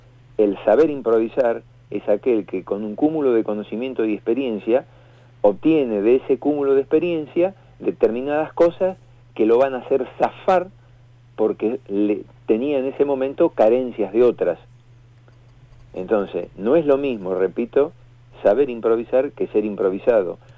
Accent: General Roca, Río Negro, Argentina; soy de Roca, imagínate que los conozco de prácticamente toda la vida

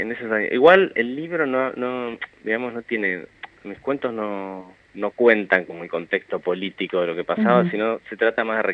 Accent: Sierra Grande, Río Negro, Argentina; moved away as an adult; yo nací y me crié en Sierra Grande, viví hasta los 18 años

